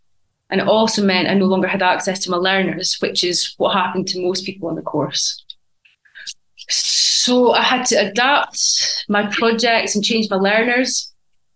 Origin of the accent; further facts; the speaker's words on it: Scotland, United Kingdom; now in China; I am from Scotland